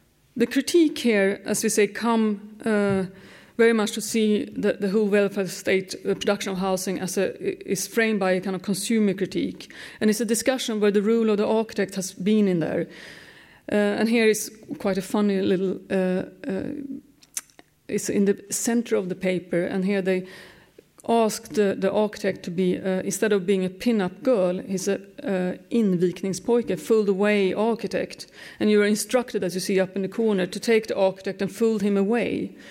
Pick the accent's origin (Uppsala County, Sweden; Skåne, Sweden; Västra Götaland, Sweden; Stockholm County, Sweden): Stockholm County, Sweden; Stockholm; English is a second language; Growing up in Stockholm in the 1970s